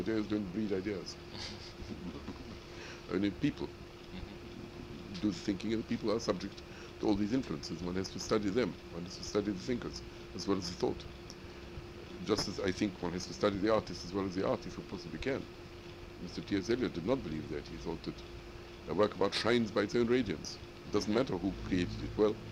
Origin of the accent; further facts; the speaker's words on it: Russia; English is a second language; now in United Kingdom; partly because I came from Russia, and that was therefore the collision of two cultures